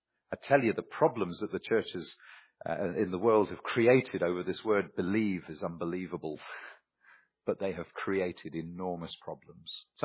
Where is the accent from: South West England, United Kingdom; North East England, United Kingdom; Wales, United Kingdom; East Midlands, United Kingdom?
South West England, United Kingdom; Now, I come from England. England is an island. You're never far from the sea. And in the southwest, it was only 6 miles to the coast.